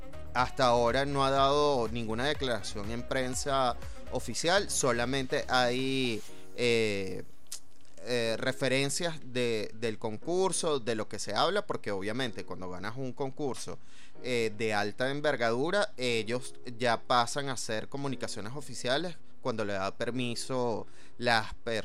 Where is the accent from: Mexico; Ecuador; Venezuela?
Venezuela; Como venezolano, como cultor